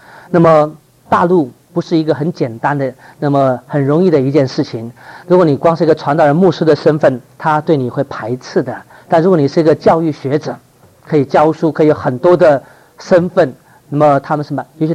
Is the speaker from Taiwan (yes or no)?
yes; Taiwan; born there; 我是湖北人，但台湾生的啦，啊，台湾生的